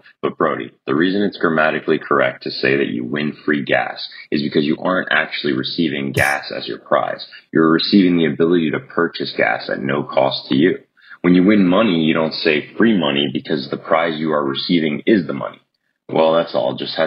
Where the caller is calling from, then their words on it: Miami, Florida, United States; Hey guys, I love you, Juan. I'm just here from Miami.